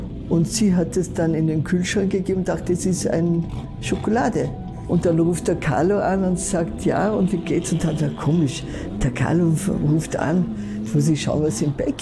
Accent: Vöcklabruck, Upper Austria, Austria; Ich bin in Vöcklabruck geboren und aufgewachsen zum Teil.

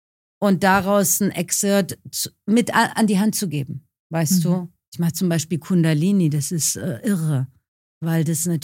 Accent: Iran; now in Germany; Ich komme aus dem Iran

